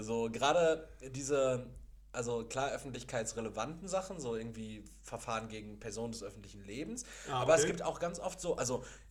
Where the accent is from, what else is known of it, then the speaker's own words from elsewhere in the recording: Castrop-Rauxel, North Rhine-Westphalia, Germany; born there; ich komme ja gebürtig aus Kastrop-Rauxel